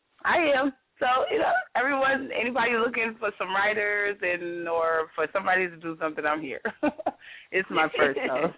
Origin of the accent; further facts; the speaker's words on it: Atlanta, Georgia, United States; I'm anticipating a much better one this year because it's in ATL, my hometown.